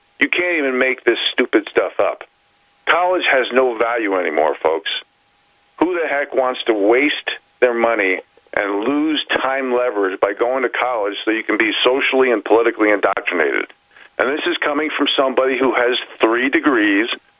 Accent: United States; I do this strictly as an obligation because I am an American, and that is it.

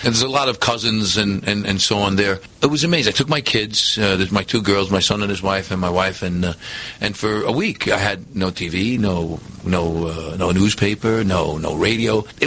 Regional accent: New York City, New York, United States; Yeah, it's incredible to be in New York. First of all, it's my home, my hometown

